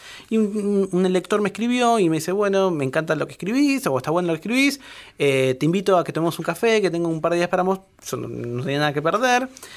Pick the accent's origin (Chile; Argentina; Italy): Argentina; Campana, Buenos Aires Province; yo soy de la provincia de Buenos Aires, y en esa época había de Campana. Soy de Campana.